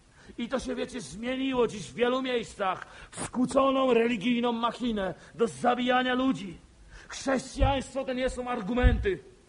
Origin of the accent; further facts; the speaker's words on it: Lesser Poland, Poland; Jeszcze tu jako górale to sobie napiemy pod górkę.